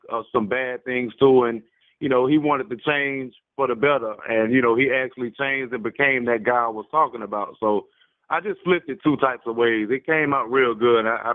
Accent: Pensacola, Florida, United States; I mean, from here, it was basically two of my cousins was in a group called … which was

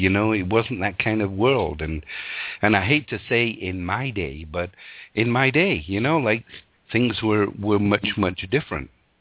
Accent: England, United Kingdom; the street that I lived on in England, growing up in Northern England

